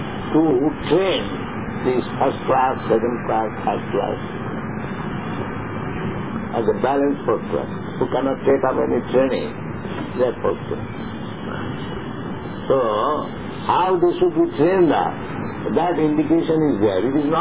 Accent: Kolkata, West Bengal, India; born there; Yes, I'm Indian. I was born in Calcutta.

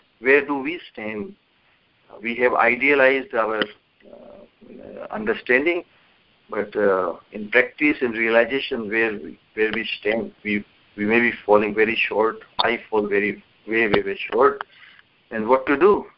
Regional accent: India; although we come from India, but we never felt that kind of, I never felt that kind of hankering for Vrindavan

